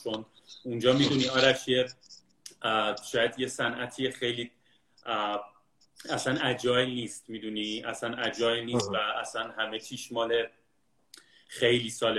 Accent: Kermanshah, Iran; آره بعد من مثلا کرمانشاهی هستم.

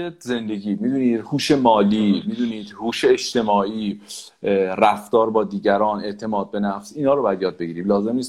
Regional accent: Iran; یه ذره میدونی ما واقعا ایرانیام

